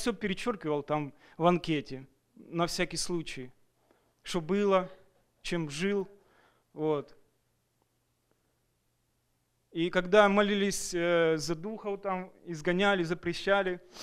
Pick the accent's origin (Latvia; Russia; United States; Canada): United States; Tacoma, Washington; я из Такомы.